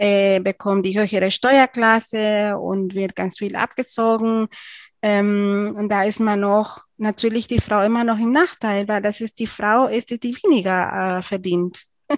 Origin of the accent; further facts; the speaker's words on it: León, Nicaragua; Wir unterstützen einen Kindergarten in meinem Heimatstadt in León, in Nicaragua.